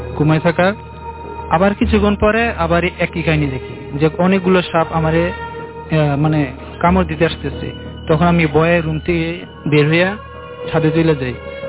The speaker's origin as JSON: {"language": "Bangla", "town": "Gazipur", "region": "Dhaka Division", "country": "Bangladesh", "tie": "born or raised there", "said": "আমি এসেছি কোকাকোলা থেকে, আমার বাড়ি হলো গাজীপুর। আমি আগে একটা ঢাকার একটি জায়গাতে থাকতাম"}